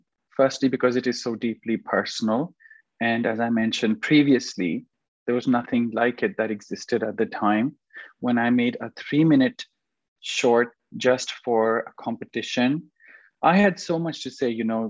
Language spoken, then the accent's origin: English; Pakistan; now in Canada; But I am from Pakistan, as you know, and Pakistan is far, far, far behind.